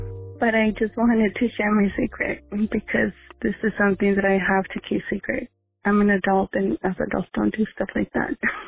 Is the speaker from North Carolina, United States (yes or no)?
no; Texas, United States; My name is, and I am from Texas.